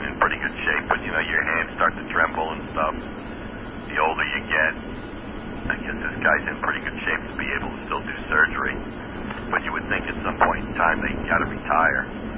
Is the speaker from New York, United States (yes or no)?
yes; Queens, New York, United States; born there; I was born in Queens, believe it or not, St. Albans Naval Hospital, Queens, New York.